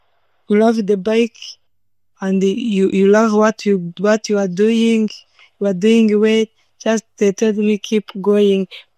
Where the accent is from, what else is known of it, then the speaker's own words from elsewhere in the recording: Rwanda; English is a second language; I come from Rwanda and my family, we are 8 children.